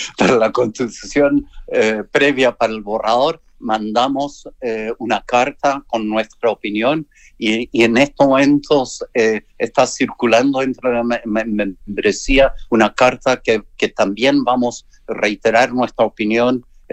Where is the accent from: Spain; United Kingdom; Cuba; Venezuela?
United Kingdom; Spanish is a second language; now in Chile; no soy político, no quiero entrar en política, soy británico